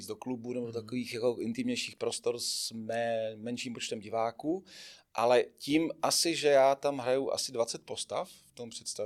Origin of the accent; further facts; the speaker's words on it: Vsetín, Zlín Region, Czechia; Je to Vsetín, no. Já jsem Valach.